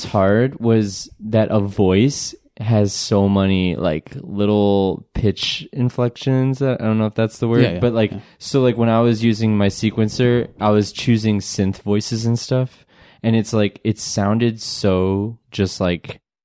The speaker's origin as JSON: {"language": "English", "town": "Crystal Lake", "region": "Illinois", "country": "United States", "said": "Crystal Lake. It's, like, a northwest suburb."}